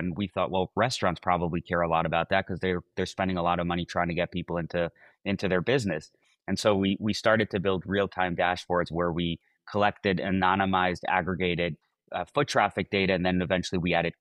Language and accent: English; Mexico; Well, I'm originally from Mexico, and I think in Mexico, I saw a lot of people start businesses